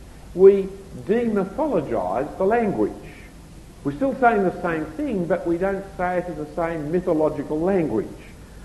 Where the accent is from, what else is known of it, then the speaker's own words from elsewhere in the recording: Australia; and I'm just an Australian.